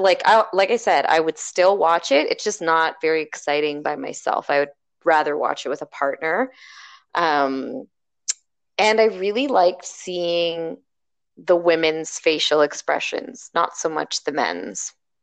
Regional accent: Toronto, Ontario, Canada; I'm from Toronto. I am 35 years old, and I identify as female.

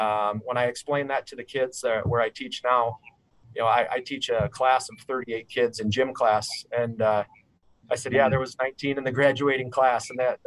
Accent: Yankton, South Dakota, United States; I grew up in Yankton, South Dakota.

